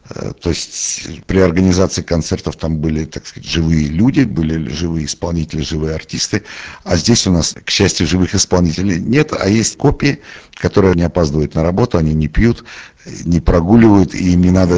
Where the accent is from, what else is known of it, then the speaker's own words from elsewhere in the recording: Moscow, Russia; moved away as an adult; now in Czech Republic; Сам я из Москвы